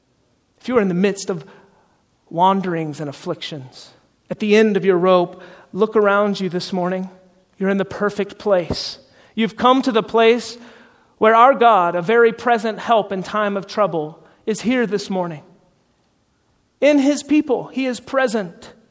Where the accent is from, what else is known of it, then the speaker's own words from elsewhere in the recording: Atlanta, Georgia, United States; I grew up in church in Atlanta, Georgia. I just got to go back there for a buddy's wedding, and I was reminded of how Southern I really am.